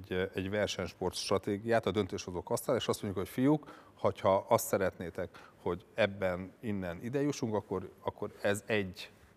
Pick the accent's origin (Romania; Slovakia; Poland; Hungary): Hungary; én ugye magyar ember vagyok